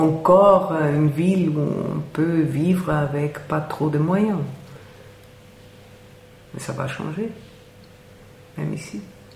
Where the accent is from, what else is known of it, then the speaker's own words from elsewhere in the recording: Vienna, Austria; Je suis partie plusieurs fois de Vienne. Je suis toujours rentrée, retournée. Quand j'étais jeune, je voulais toujours partir, ne pas vivre dans cette ville.